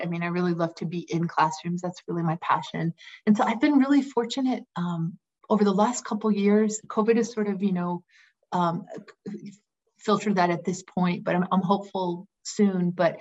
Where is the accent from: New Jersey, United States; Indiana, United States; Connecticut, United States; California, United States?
Connecticut, United States; Bridgeport; also born or lived in Philadelphia; I grew up in Bridgeport, which is an inner city. And then I went to college in Philadelphia at UPenn and always in a city, loved city.